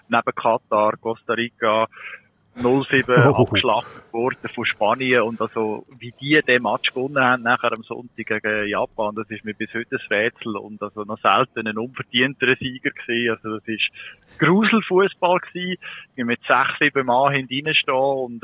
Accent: Germany; Für mich als Deutsche

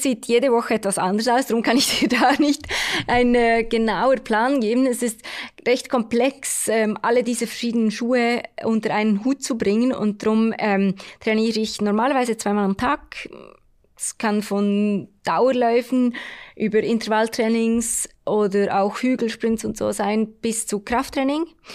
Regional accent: Switzerland; Ja, ich glaube eben als Schweizerin muss ich fast die Schweiz sagen.

